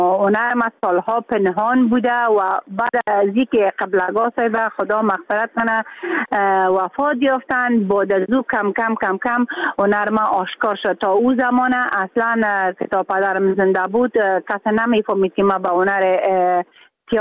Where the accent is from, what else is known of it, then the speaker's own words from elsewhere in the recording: Mazar-i-Sharif, Balkh, Afghanistan; حتی یک ولایت که ما از مزار شریف هستم، اولین کس باشم که در هنر سینما آمدیم از گذشته ها